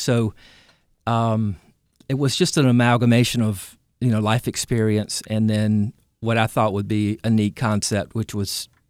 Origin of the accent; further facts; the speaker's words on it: Greenville, North Carolina, United States; Born and bred in Greenville, father is a huge pirate man, J.H. Rose graduate.